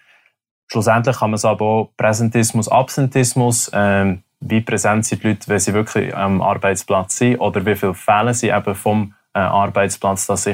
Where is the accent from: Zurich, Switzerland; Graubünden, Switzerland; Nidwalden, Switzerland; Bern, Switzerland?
Bern, Switzerland; also born or lived in Lausanne; Ich bin aufgewachsen in der Stadt, in den schönen Berner Bergen, habe dort oben meine Jugend verbracht, bin nachher auf Lausanne an der Hotelfachschule studieren